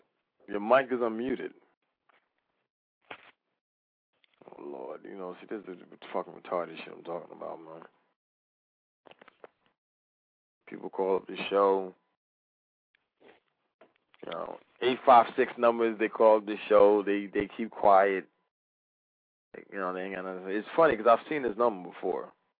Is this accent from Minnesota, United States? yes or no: no; New York, United States; I mean, I'm from New York.